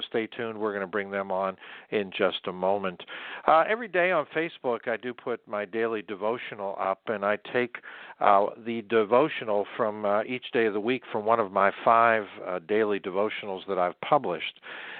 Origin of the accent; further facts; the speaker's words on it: Pennsylvania, United States; also born or lived in Florida; I'm from Pennsylvania, but was down south for 18 years, Orlando for 4 years.